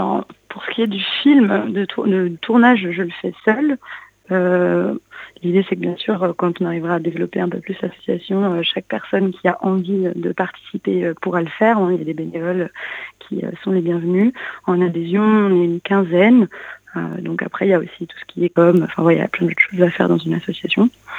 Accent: Rennes, Brittany, France; also born or lived in Bordeaux; moi, je suis originaire de Rennes, donc je suis revenue à Rennes, mais j'ai fait mes études à Bordeaux

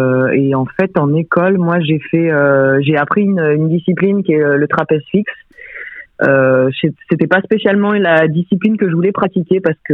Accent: Reims, Grand Est, France; Moi, déjà, je suis originaire de Reims.

